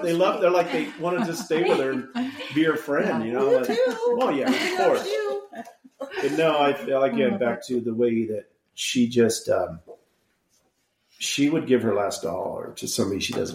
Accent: California, United States; Now that I'm older, I'm kind of loving it. I mean, I grew up in California surfing hot heat.

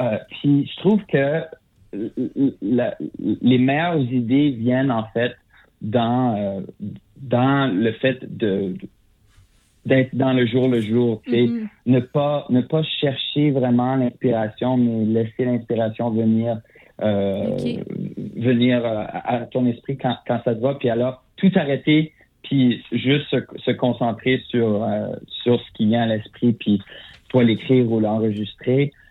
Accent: Saskatchewan, Canada; accent: Fransaskois; avec mon accent qui est pas québécois, qui est francescois. Et mes référents, tu sais, on est des francophones en Saskatchewan. C'est ma première langue, c'est le français

